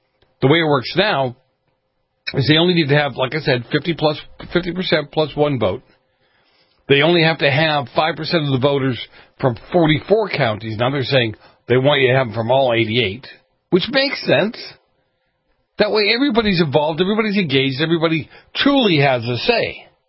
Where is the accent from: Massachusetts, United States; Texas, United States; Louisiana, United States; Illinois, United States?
Massachusetts, United States; moved away as an adult; Back to my home state of Massachusetts. Why do I call it my home state? I haven't been there for 30-plus years.